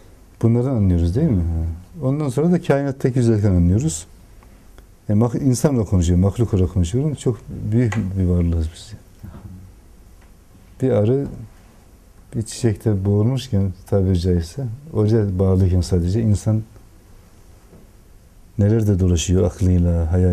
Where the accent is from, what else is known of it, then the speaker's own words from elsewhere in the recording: Erzurum, Turkey; Ben Erzurumluyum anne.